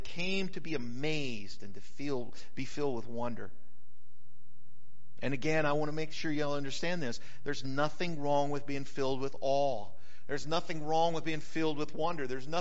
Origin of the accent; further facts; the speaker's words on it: New Mexico, United States; now in North Carolina, United States; But I love North Carolina. This is my home. I was born and raised in New Mexico, but this is the place I call home and have for many, many years.